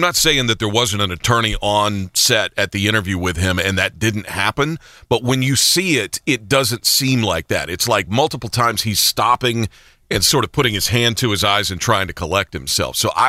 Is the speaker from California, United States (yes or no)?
no; Oklahoma, United States; I'm a dumbass from McCurtain County